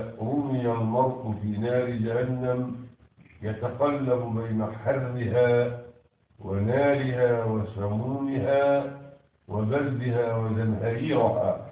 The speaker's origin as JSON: {"language": "Arabic", "country": "Egypt", "said": "وبما أن بلادنا مصر من أفضل البلاد جوا واعتدالا"}